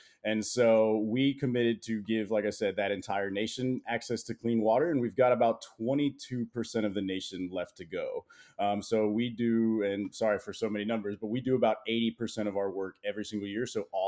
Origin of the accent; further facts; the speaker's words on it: Dayton, Ohio, United States; moved away as an adult; now in Los Angeles, United States; And I'm originally from Dayton, Ohio, so made my way to Los Angeles quite a few years ago to work for the company